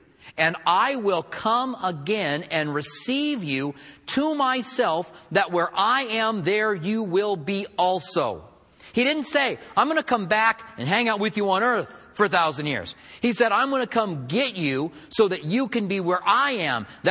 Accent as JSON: {"language": "English", "country": "United States", "said": "Yes, and yes, again, I am an American. I don't know what gave it away. I am an American"}